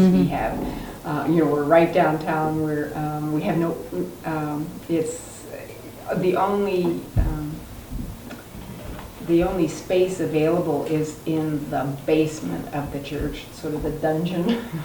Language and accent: English; Reno, Nevada, United States; from Reno, Nevada, and my background is child development and childhood education